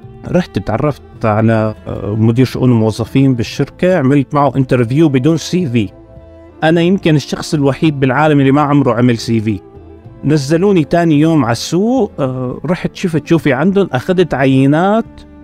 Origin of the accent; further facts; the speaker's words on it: Riyadh, Riyadh Province, Saudi Arabia; also born or lived in Syria; ولدت بالرياض، تربيت بالمدارس الحكومية بالرياض. أنا هذا الشاب السوري اللي بيلبس توب وبيلبس شماغ وعايش مع البدو.